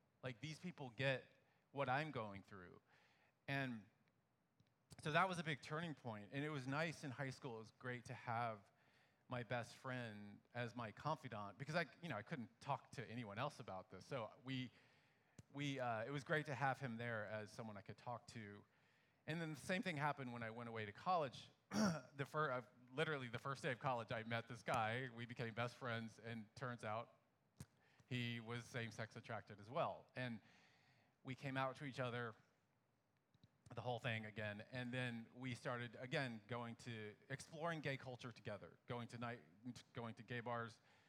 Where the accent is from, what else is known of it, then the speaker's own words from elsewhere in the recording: Dallas, Texas, United States; I grew up in Dallas, Texas. I was the youngest of eight kids, very large family.